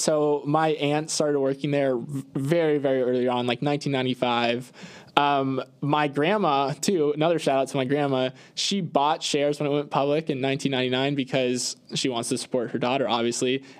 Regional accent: Tampa, Florida, United States; The Rays. I'm from Tampa.

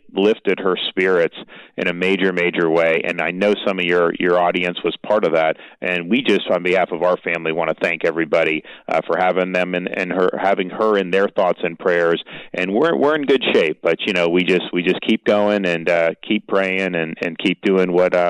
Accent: Florida, United States; I'm born and raised in Florida. And you know, Florida's always attracted people, particularly from the Northeast and the Midwest.

